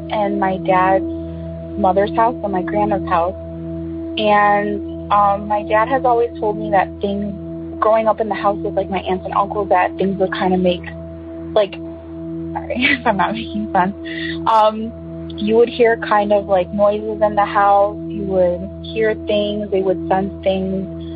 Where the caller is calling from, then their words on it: Chicago, Illinois, United States; I'm calling from Chicago, or like the Chicago area.